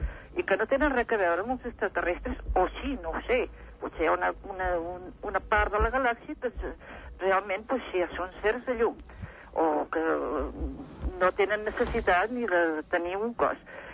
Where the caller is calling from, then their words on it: Vilassar de Mar, Catalonia, Spain; de Vilassar de Mar.